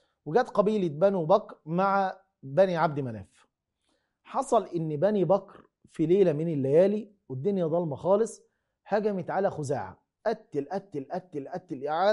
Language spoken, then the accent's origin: Arabic; Egypt; زي ما احنا بنقول كمصريين